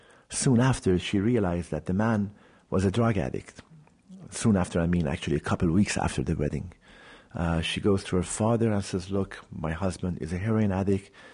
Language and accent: English; Iran; I'm from Iran.